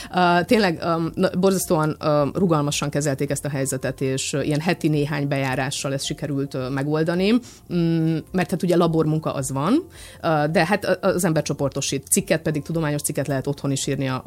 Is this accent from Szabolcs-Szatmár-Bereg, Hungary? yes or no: yes; Szabolcs-Szatmár-Bereg, Hungary; azt nem gondolod komolyan, hogy én a keleti szatmári lány vagyok, életemben először vagyok Budapesten